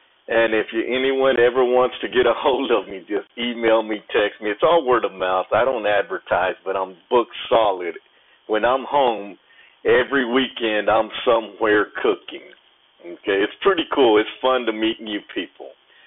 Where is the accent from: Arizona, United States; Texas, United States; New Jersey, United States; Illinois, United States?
Texas, United States; I'm born and raised in Texas. I'm currently in Georgia on work, and I travel a lot.